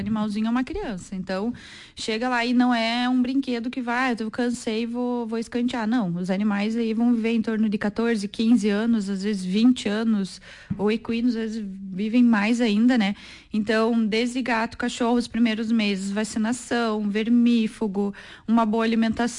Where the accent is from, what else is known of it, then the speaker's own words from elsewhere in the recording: Passo Fundo, Rio Grande do Sul, Brazil; Eu vim de Passo Fundo e aqui em Soledade